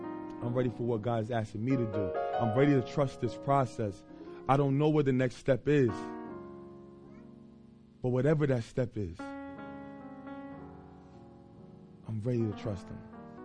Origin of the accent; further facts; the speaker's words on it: Irvington, New Jersey, United States; I grew up in Irvington Orange.